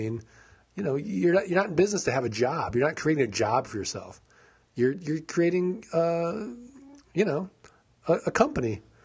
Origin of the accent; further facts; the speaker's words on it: St. Louis, Missouri, United States; also born or lived in Kansas City; I lived in Kansas City, but I'm a Rams fan. I'm from St. Louis.